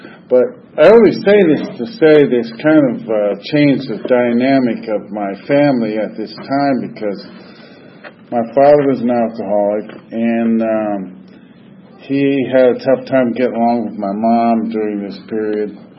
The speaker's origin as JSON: {"language": "English", "town": "Los Angeles", "region": "California", "country": "United States", "tie": "born there", "said": "But I was born in Los Angeles in 1950."}